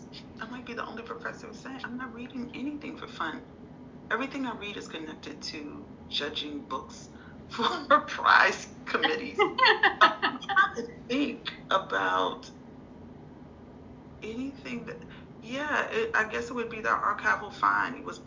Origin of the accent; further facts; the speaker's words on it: Washington, District of Columbia, United States; also born or lived in Brooklyn; I grew up also in Washington, D.C., and I've lived in Brooklyn before I moved to Nebraska.